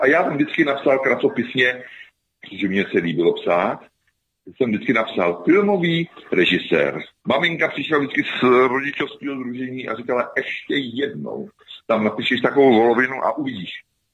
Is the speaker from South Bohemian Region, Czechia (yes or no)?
yes; Oštice, South Bohemian Region, Czechia; já jsem šel okamžitě do knihovny, jak u nás v Oštících, tak ve Volyni